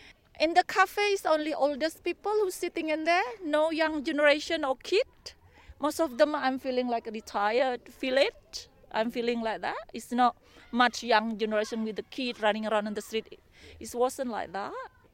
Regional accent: Indonesia; English is a second language; now in Castlemaine, Australia; I'm from Indonesia. I end up in Castlemaine. Of course, I married a gentleman from England who stay in Castlemaine. What do you call, move from England. I arrived 2005.

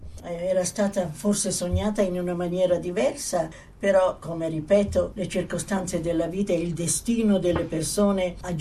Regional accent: La Spezia, Liguria, Italy; moved away as an adult; io sono partita da Genova, perché la mia città nativa è La Spezia. Allora, ventenne, tutta la mia famiglia giù al molo, con i fazzoletti che piangeva.

